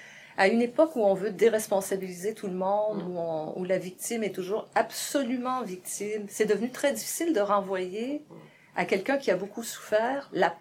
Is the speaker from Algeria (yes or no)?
no; Quebec, Canada; Moi, je viens de l'Abitibi.